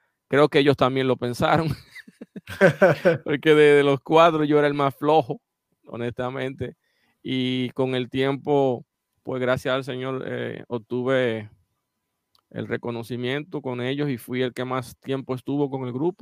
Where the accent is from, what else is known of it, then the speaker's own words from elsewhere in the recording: Haina, San Cristóbal, Dominican Republic; now in Santo Domingo, Dominican Republic; Yo viví en Jaina cuando eso, yo soy oriundo de Jaina, y me traen para acá, para Santo Domingo